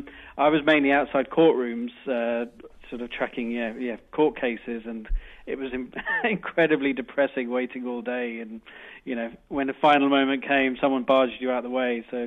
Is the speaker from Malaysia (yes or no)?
yes; Malaysia; also born or lived in Europe / Caribbean; Yeah, I grew up in Malaysia and, you know, Europe, Caribbean.